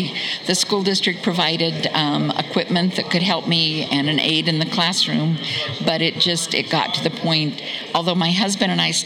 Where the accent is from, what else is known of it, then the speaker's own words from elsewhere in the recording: Eugene, Oregon, United States; now in Port Ludlow, United States; Eugene, Oregon.